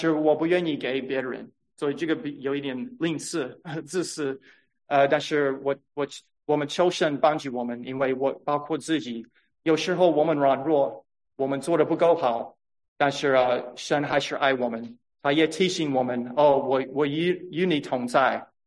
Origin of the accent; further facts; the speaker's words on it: United States; 虽然我在美国长大，我觉得美国很有意思